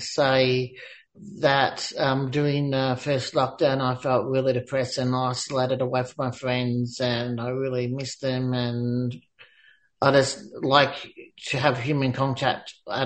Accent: Bendigo, Victoria, Australia; I'm from Bendigo.

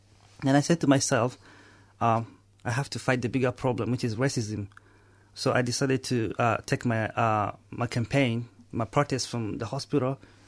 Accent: Uganda; now in Australia; I came to Australia in September of 2005. I came as a refugee from Uganda.

